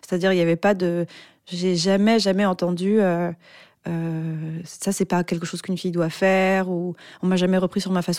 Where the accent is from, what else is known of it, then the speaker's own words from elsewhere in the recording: Paris, Île-de-France, France; J'ai grandi à Paris dans une famille monoparentale avec une mère et ma sœur.